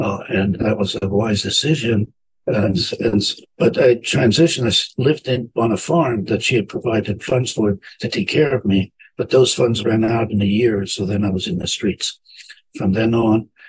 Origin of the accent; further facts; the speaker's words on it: Italy; moved away; I grew up in the streets of Italy during the war. So I was essentially a thief for my first for 5 years, getting my own food by taking it.